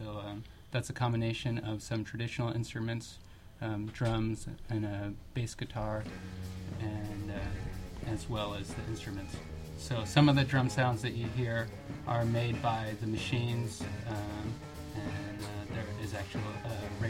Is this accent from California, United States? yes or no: yes; Oakland, California, United States; now in Hudson, United States; I'm from Oakland originally and went to school out there and wanted to get out of the urban environment